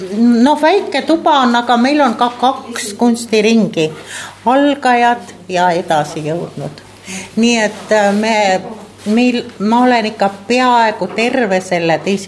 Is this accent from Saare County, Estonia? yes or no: yes; Saare County, Estonia; me enamus oleme ju saarlased ja meil on see meri südames ja inges